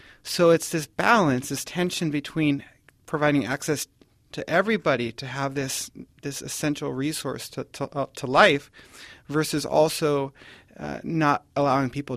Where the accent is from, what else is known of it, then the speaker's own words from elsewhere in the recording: Nipomo, California, United States; I grew up in the area. I'm from Napomo originally.